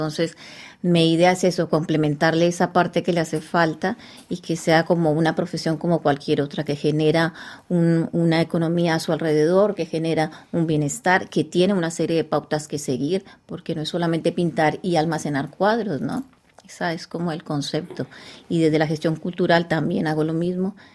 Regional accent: Colombia; now in Paris, France; yo soy colombiana

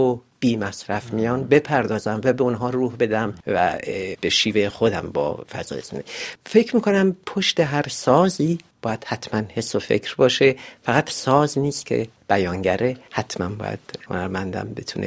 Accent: Iran; moved away; همونطوری که من موقعی که از ایران اومدم یه آدم دیگه بودم، الان یه آدم دیگه‌ام

